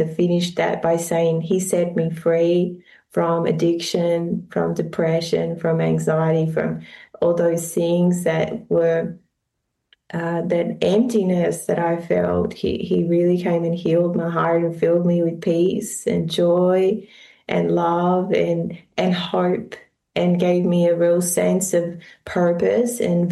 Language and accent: English; Tasmania, Australia; moved away as an adult; also born or lived in Sunshine Coast; So I grew up in Tasmania, beautiful island off Australia. And then I moved to the Sunshine Coast, where I lived for 6 years before moving to Europe.